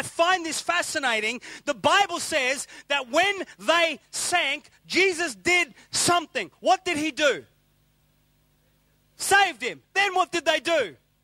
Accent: Australia; My children automatically did what I did when I was a child growing up in Australia.

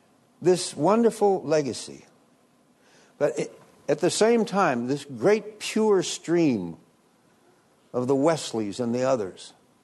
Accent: United States; I grew up in America, but my mother's people came from England before the American Revolution.

